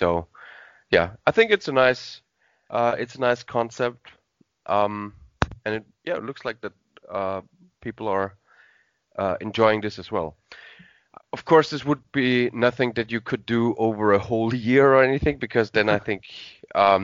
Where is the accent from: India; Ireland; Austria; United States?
Austria; English is a second language; even though I'm from Austria.